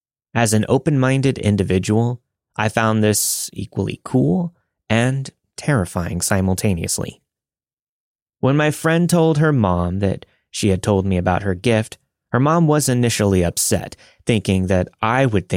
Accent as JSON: {"language": "English", "region": "New England", "country": "United States", "tie": "born or raised there", "said": "I want to mention that I'm Native American, so I grew up being taught about spirituality and connections with things that we cannot see. I grew up in a small New England town."}